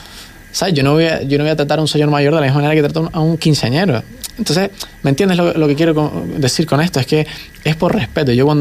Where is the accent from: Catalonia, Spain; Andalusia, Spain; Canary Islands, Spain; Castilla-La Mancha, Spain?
Canary Islands, Spain; en el Concertgebouw, siendo canario, sí, lo ves en los vídeos